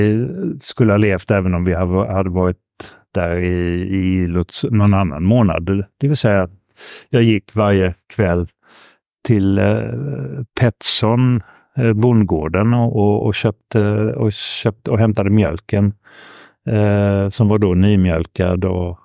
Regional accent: Copenhagen, Capital Region of Denmark, Denmark; jag växte upp i Köpenhamn. Mm. Och min enda kontakt med Sverige var ju att jag pratade svenska med mina föräldrar

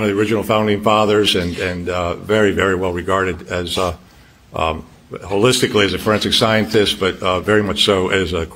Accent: Connecticut, United States; I'm from Connecticut. I've been up in that state for the majority of my life.

